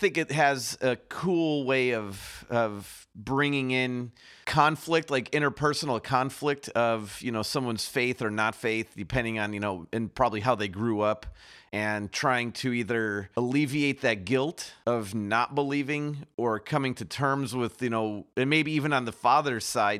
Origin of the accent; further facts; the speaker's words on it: Chicago, Illinois, United States; And like growing up in Chicago, I experienced white flight.